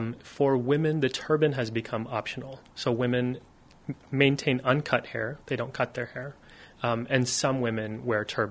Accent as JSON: {"language": "English", "town": "San Antonio", "region": "Texas", "country": "United States", "tie": "born or raised there", "said": "And growing up in San Antonio, I find myself constantly having to explain who I am, what I practice, why I look the way that I look."}